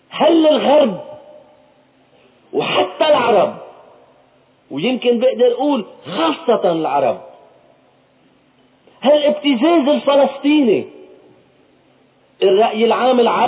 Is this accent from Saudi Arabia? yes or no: no; Lebanon; ما نقبل كلبنانيين انه ينعمل هالدعم هيدا على حسابنا